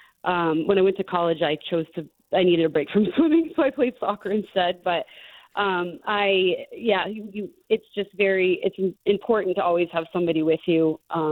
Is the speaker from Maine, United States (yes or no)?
yes; Maine, United States; also born or lived in Hawaii; I lived in Hawaii for a long time. I'm originally from Maine and I'm back here now.